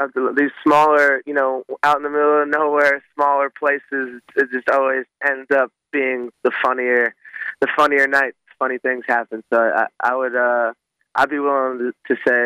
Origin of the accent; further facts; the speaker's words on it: Boston, Massachusetts, United States; I mean, I'm from the Boston area, so I'm a Red Sox fan, I guess.